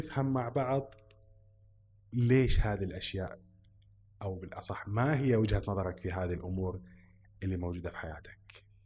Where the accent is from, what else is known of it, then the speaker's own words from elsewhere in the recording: Saudi Arabia; هذا السيستم كمان موجود في الكويت، نفس السيستم التعيسي اللي عندنا في السعودية؟